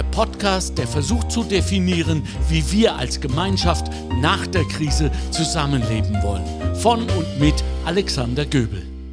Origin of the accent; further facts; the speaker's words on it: Lünen, North Rhine-Westphalia, Germany; Ich komme aus dem Ruhrgebiet. Ich bin am Ortsrand von Dortmund aufgewachsen, in Lünen.